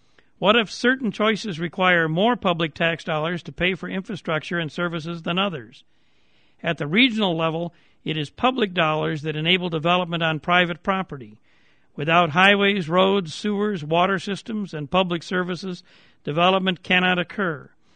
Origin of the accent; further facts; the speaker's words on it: Grand Rapids, Michigan, United States; alive and well in Grand Rapids, my hometown.